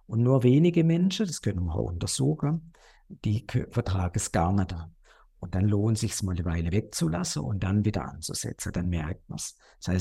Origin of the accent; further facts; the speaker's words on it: Gutach, Baden-Württemberg, Germany; Dann gibt es noch eine kleine Praxis im Schwarzwald, in Gutach, da wo ich aufgewachsen bin, da wo meine Mama noch lebt